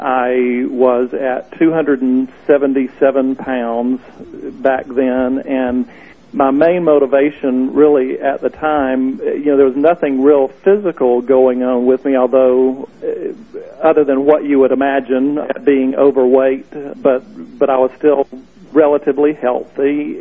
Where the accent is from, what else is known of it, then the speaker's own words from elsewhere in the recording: Fayetteville, Georgia, United States; from Fayetteville, Georgia, which is a suburb of Atlanta, just south of Atlanta.